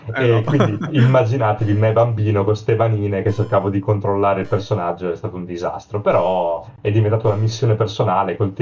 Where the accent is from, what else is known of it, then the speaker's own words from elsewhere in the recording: Emilia-Romagna, Italy; casomai qualcuno in ascolto non abbia capito dall'accento, sono romagnolo. E nella zona di Rimini